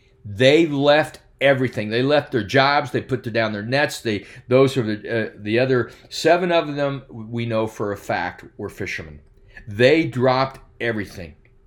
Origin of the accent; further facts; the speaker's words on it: Oskaloosa, Iowa, United States; also born or lived in Des Moines; I had been born and raised in Oskaloosa, Iowa. I lived here with the exception of my first 7 years in Des Moines, Iowa with my parents